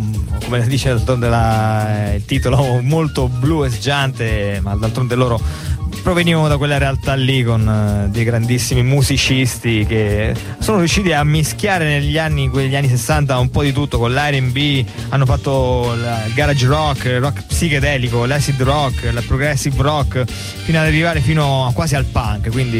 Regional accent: Umbria, Italy; accent: central Italian; now in Turin, Italy; io vado sempre fiero, caro Massimo, delle mie origini ternane. Quindi nell'alto del mio cuore rosso verde umbro, giustamente, vado sempre sbandierandolo, anche col mio accento marcatamente del centro Italia

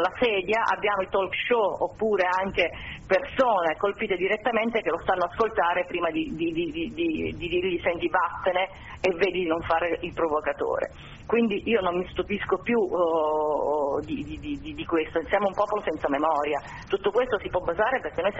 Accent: Sicily, Italy; io da siciliana ti posso dire che veramente forse dovremmo riscriverla questa storia

